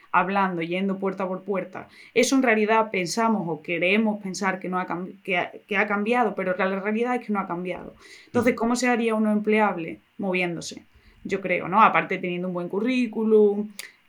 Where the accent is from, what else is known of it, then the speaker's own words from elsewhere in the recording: Spain; los únicos que podemos hacer algo por el empleo somos los españoles